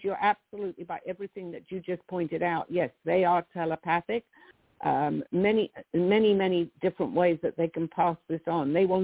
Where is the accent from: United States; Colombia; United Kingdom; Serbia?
United Kingdom; England; It's in one of the museums in London. I'm from England.